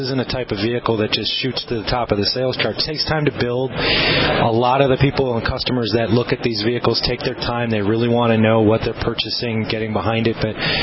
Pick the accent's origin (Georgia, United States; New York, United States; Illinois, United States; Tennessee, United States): Illinois, United States; Chicago; And I've driven that vehicle four different times back and forth to Chicago, my hometown.